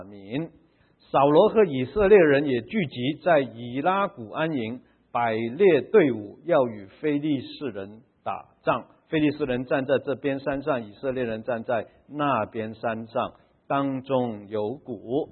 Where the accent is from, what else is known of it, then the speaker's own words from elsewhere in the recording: China; 假如我们看我们中国人的这个什么三国演义啊，你也可以看见这个骂阵的这种场景